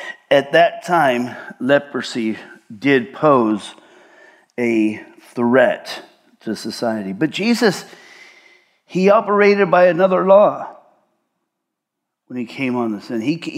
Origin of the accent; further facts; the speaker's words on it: Covina, California, United States; And then I ran up in San Gabriel Valley. I was born in Covina, and my dad lived up there. My mom lived up there.